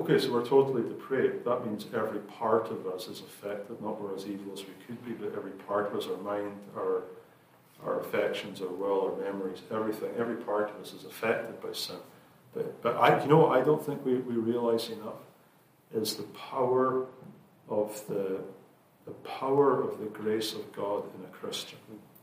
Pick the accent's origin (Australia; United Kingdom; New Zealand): United Kingdom; Scotland; now in United States; I'm from Scotland